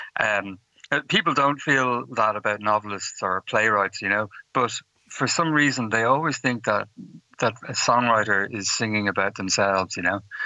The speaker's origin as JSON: {"language": "English", "country": "Ireland", "tie": "born or raised there", "said": "for most of that time I was obviously living and growing up in Ireland"}